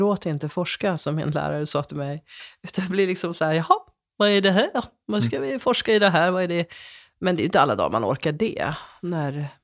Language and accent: Swedish; Lapland, Sweden; när jag växte upp där i Lappland, så fanns det också, du vet, svenskar och samer